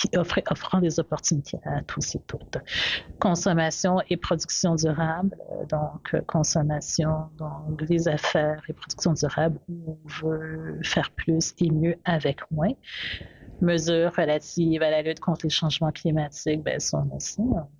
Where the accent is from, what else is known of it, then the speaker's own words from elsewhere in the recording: Kinshasa, DR Congo; Je viens de RDC, du Congo, Kinshasa, et puis ben, c'est ça.